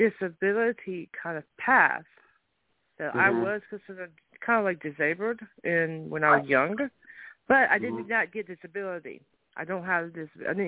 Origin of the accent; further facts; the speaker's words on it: North Carolina, United States; But I am from the south. I was born in North Carolina. I'm same county as I was when I was born.